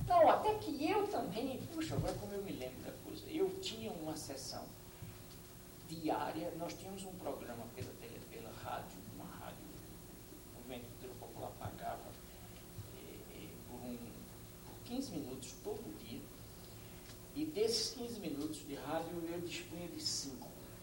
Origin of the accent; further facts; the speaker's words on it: Recife, Pernambuco, Brazil; que eu passava diante dos mamulengos na praça, perto da casa onde eu nasci, que eu visito sempre, toda vez que vou ao Recife